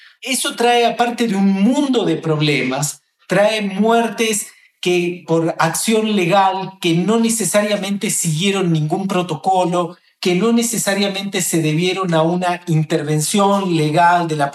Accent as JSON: {"language": "Spanish", "country": "Argentina", "said": "es de mi país de origen, que es Argentina."}